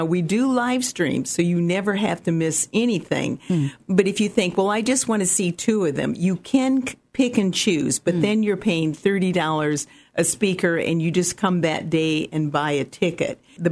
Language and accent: English; Illinois, United States; as a kid growing up in Illinois, my parents had 100 acres overlooking the Mississippi River, and we were in the woods.